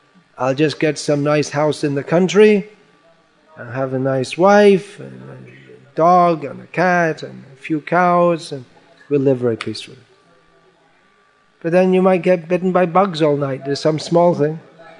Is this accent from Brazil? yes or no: no; United Kingdom; and also I'm British